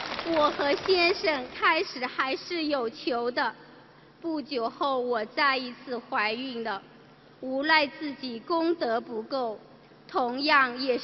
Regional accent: Hunan, China; 我是来自湖南的同修

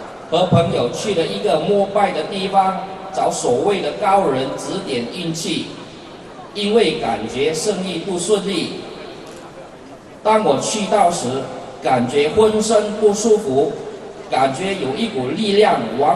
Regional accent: Sabah, Malaysia; 我是来自马来西亚沙巴州的

